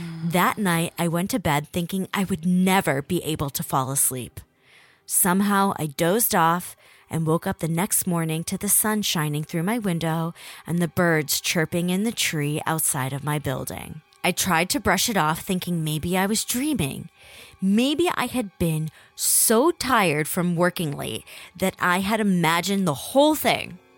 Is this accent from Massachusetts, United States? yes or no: yes; Boston, Massachusetts, United States; I'm from Boston, and I'm lucky to have a lot of friends here